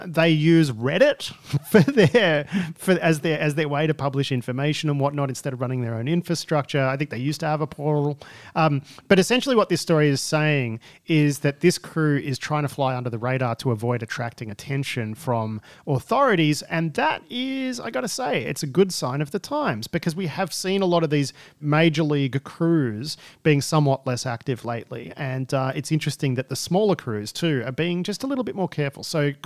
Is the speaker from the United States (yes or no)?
no; Australia; as an Australian who lives in a regional area.